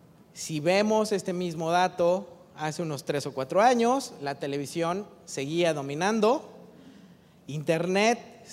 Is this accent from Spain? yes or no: no; Mexico; parte de las tendencias que nosotros tenemos como mexicanos, ¿no?, hoy en día.